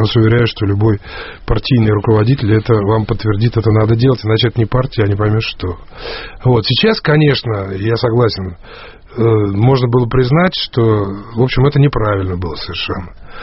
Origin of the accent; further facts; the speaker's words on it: Sochi, Krasnodar Krai, Russia; в моем родном городе Сочи, на нее собираются потратить 15.